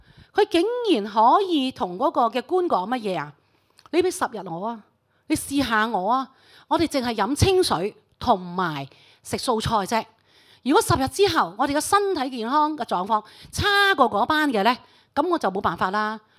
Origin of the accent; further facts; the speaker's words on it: China; 因为我们说我们中国人，我们什么都吃的嘛